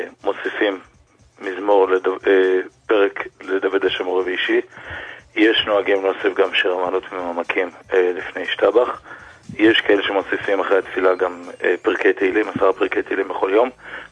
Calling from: Jerusalem, Jerusalem District, Israel

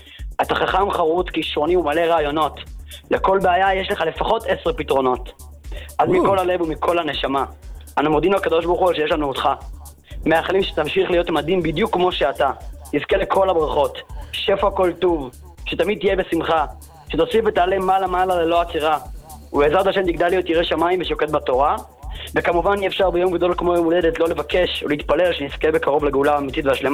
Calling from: Jerusalem, Jerusalem District, Israel

